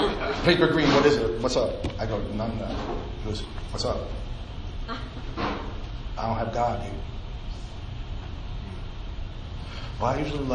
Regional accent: New York, United States; So I'm from New York. It says, you guys. You guys, right?

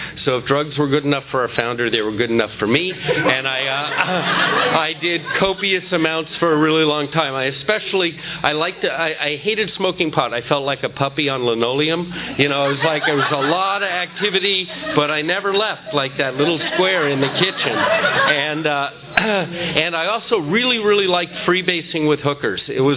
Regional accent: San Fernando Valley, California, United States; I grew up in the San Fernando Valley. That didn't cause my alcoholism. I came from normal parents.

